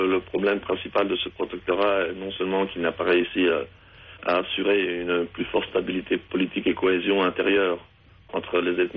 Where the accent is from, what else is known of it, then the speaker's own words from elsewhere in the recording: Preševo, Southern and Eastern Serbia, Serbia; je me suis réfugié dans le sud de la Serbie, dans ma ville natale, à Preševo, où il y avait un peu plus de sécurité pour les albanophones.